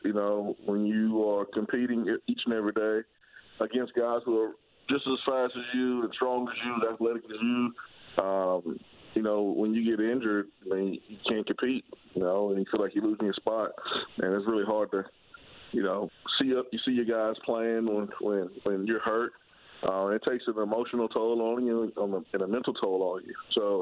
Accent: Alabama, United States; Beating Alabama. I'm from Alabama.

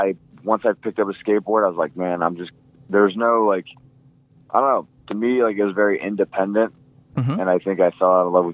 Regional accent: Washington, United States; because I grew up in Washington my whole life, but when I first moved back to Seattle

